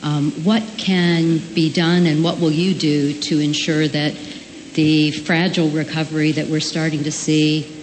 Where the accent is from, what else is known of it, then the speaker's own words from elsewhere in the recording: Lewes, Delaware, United States; I'm from Lewis, Delaware. I'm happy to live here.